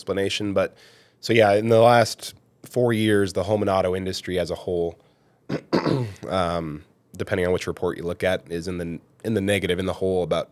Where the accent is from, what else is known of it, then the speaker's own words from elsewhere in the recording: Wisconsin, United States; born there; Yeah, no, I was born in Wisconsin.